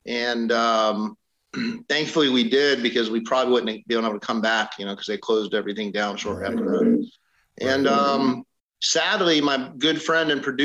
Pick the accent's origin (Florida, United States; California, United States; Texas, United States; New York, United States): Florida, United States; we're going to be doing some CD release shows in July and August through my home state of Florida.